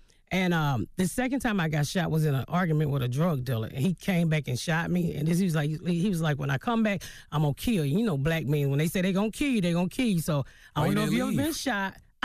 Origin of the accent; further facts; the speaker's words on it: Atlanta, Georgia, United States; Born and raised in Atlanta, the inner city.